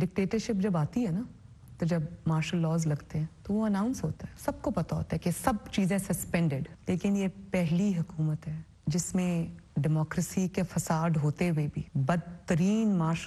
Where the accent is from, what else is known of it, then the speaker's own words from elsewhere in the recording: Pakistan; मैं साथ साथ एक पाकिस्तानी हूँ